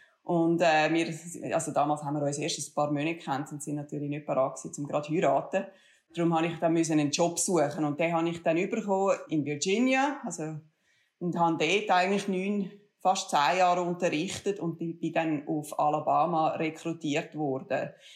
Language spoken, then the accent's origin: German; Männedorf, Zurich, Switzerland; Also ich bin in Männidorf am Zürichsee aufgewachsen und habe dann an der Universität Zürich mit dem Christoph Geschichte und Völkerrecht und internationale Beziehungen studiert.